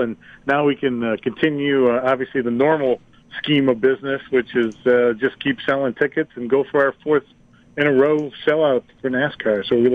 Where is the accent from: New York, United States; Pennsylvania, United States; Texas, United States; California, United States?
New York, United States; Buffalo; in our hometown of Buffalo, or my hometown, our hometown